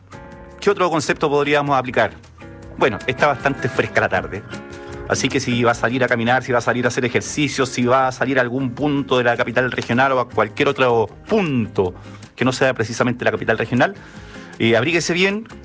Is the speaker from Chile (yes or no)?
yes; southern Chile, Chile; lo que somos como chilenos, sobre todo acá en el sur de Chile